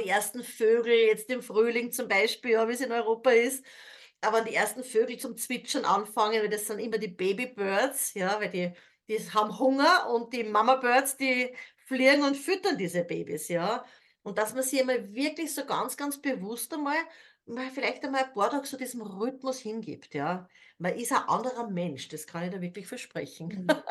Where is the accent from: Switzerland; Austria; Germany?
Austria; Ich bin ja auch in Österreich aufgewachsen.